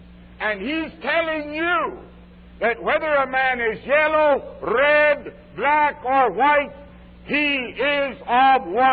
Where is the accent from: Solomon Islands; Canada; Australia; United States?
Canada; which I often refer to being a Canadian, of the disintegration and the deterioration and the dissipation of the British Empire in my lifetime.